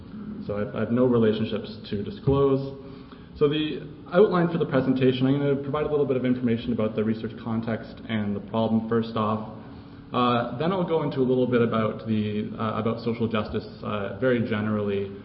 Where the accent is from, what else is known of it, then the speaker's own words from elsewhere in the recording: Canada; So I'm from Canada.